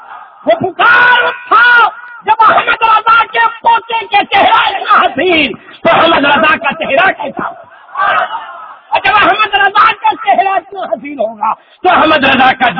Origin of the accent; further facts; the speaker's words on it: India; پہلے ہم ہندوستانی ہیں لیکن ہندوستانی ہم ہندوستانی ہیں